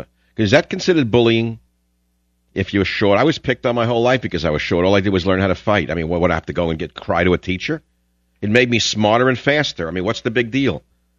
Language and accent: English; San Francisco, California, United States; I'm not in my hometown of San Francisco. You know, it's such a beautiful city.